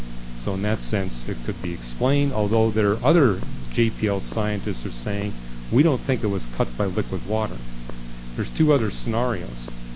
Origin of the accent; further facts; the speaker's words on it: Canada; I was raised in Canada, and there's places all over Canada where you look up at a mountain and there's these huge scars.